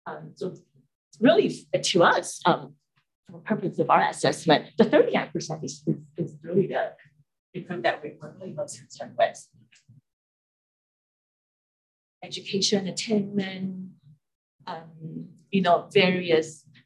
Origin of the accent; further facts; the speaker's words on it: United States; I know I'm Chinese American.